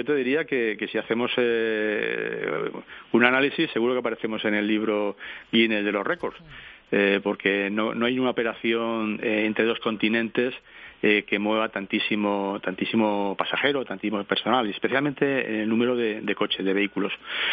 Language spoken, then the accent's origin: Spanish; Algeciras, Andalusia, Spain; yo soy aquí de Algeciras y me acuerdo cuando era pequeño